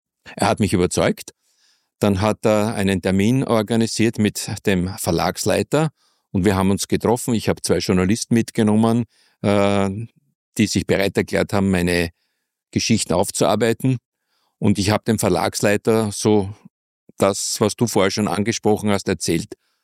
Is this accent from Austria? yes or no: yes; Mürzsteg, Styria, Austria; born there; ich wurde in eine kleine Unternehmerfamilie in der Obersteiermark in einem kleinen Dorf Mürzsteg hineingeboren. Mürzsteg bekannt durch das kaiserliche Jagdschloss, das heute die Sommerresidenz des Bundespräsidenten ist.